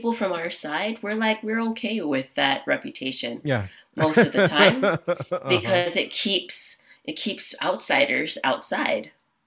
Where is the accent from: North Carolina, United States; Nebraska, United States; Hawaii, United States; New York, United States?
Hawaii, United States; now in California, United States; So growing up in Hawaii, yeah, it's really an interesting perspective because, for example, now being here in California, and I feel like I've moved to a different country.